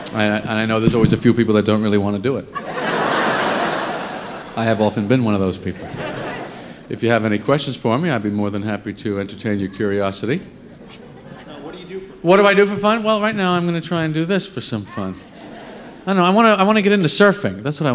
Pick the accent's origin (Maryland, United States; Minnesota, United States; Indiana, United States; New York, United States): New York, United States; Massapequa; Yes, I am from Massapequa. Massapequa is a town on Long Island I'm sure you may have heard of.